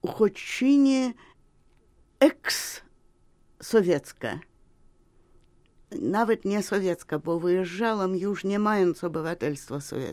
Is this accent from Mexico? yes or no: no; Russia; Polish is a second language; now in Poland; Polką, nie jestem Polką, jestem obywatelką polską, jestem Rosjanką.